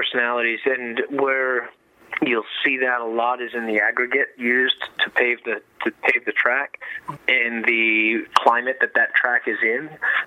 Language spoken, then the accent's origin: English; New York, United States; I'm from New York, and I talk about Watkins Glen a lot